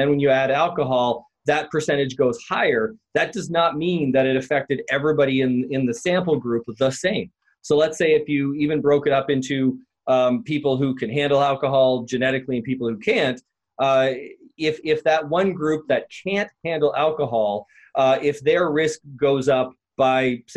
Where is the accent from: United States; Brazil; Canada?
Canada; I'm originally from Canada. I live in Canada now